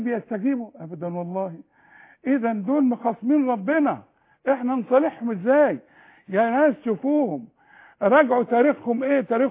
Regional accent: Egypt; على الشرط تطور رقبتي كمصري

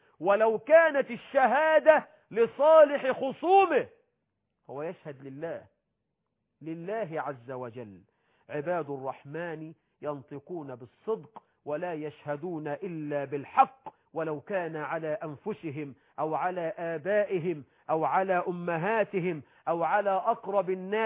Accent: Egypt; عندنا في مصر مثل بيقول: قالوا للحرام احلف الجلك الفرج.

